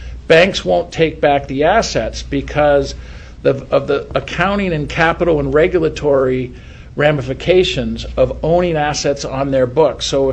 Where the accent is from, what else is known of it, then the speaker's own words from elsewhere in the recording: Orinda, California, United States; But I grew up in Orinda in the 60s and 70s before houses got expensive. So I'm thankful to be from Contra Costa.